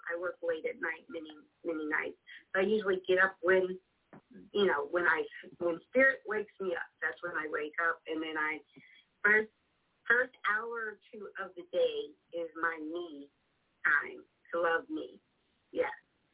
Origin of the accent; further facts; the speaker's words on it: New Jersey, United States; born there; I was born in New Jersey, North New Jersey.